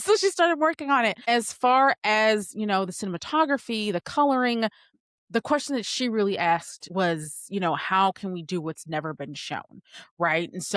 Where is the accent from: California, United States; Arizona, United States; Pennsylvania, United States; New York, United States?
New York, United States; Rochester; Because, I mean, we're from Rochester, we can do that.